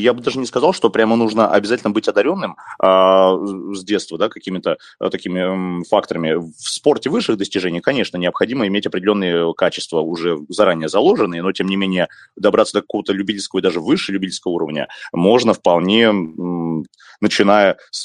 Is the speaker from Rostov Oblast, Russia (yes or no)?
no; Novokuznetsk, Kemerovo Oblast, Russia; я сам родился и вырос в Новокузнецке, в городе, и там есть разные реки, в том числе и горные довольно чистые